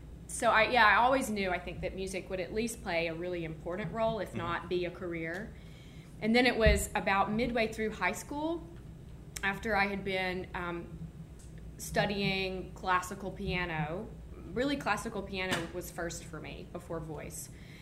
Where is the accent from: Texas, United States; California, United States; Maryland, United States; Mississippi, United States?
Mississippi, United States; Hattiesburg; particularly when my family made a move from the small town or small city of Hattiesburg, Mississippi. I grew up in Hattiesburg, to the outerlying rural area, to a really small little place.